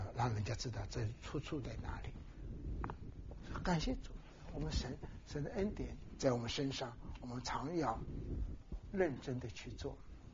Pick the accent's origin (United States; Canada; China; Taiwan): China; 我们中国人怎么样，福要倒过来挂什么的，春联怎么等等，都是一些安慰的话。